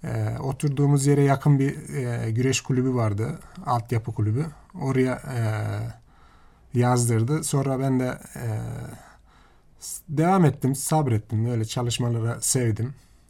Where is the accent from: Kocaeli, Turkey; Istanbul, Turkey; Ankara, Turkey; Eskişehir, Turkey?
Ankara, Turkey; also born or lived in Aydıncık, Yozgat; Ben 1977 Yozgat Aydıncık doğumluyum. Küçük yaşta Ankara'ya gelip yerleşmişiz.